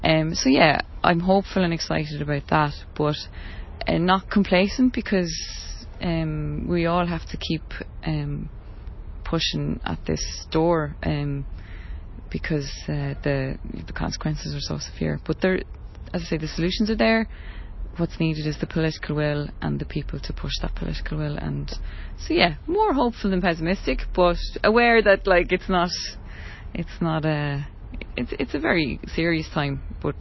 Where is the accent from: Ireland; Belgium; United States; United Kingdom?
Ireland; yeah, I'm from Ireland and we're really crap at this